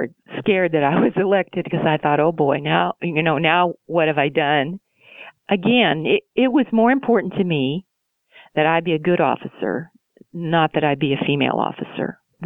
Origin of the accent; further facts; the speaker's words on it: Mount Vernon, Washington, United States; Well, I grew up near Mount Vernon, Washington State. My dad was in the farm implement and equipment business. It was a dairy, rural community, a lot of farming. It was a great place to grow up.